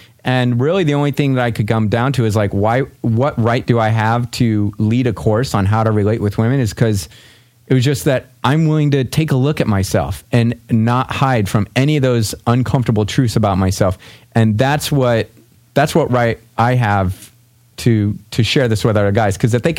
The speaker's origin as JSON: {"language": "English", "town": "St. Louis", "region": "Missouri", "country": "United States", "tie": "born or raised there", "said": "And I realized I was flying back from Colorado, or from St. Louis, which is where I grew up, visiting my family."}